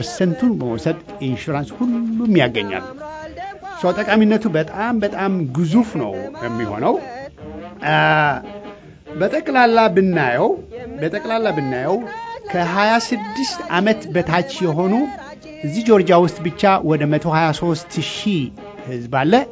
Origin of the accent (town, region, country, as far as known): United States